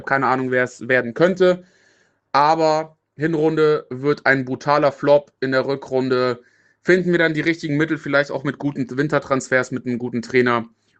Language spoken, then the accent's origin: German; Bremen, Germany; Tut weh, das als Bremer zu sagen.